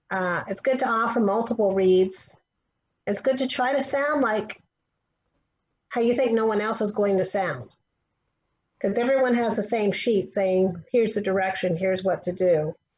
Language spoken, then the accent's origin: English; Maryland, United States; I'm from Maryland.